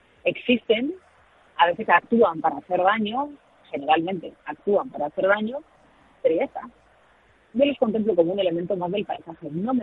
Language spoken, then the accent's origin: Spanish; Santurce, Basque Country, Spain; Yo voy mucho a mi pueblo, siempre que puedo me estaba Santurce